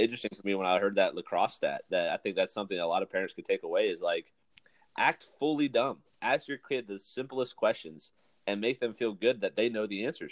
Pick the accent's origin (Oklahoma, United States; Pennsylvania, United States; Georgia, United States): Pennsylvania, United States; So, I mean, I grew up in Pennsylvania. I grew up playing lacrosse.